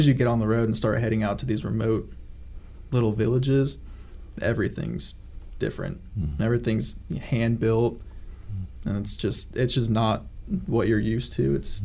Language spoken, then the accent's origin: English; United States; because we come from America, we come from here, and we have what we have.